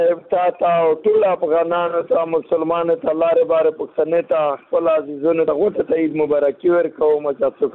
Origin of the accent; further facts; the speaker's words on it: Afghanistan; now in Pakistan; زه خو افغان مهاجر یم په پنجاب کې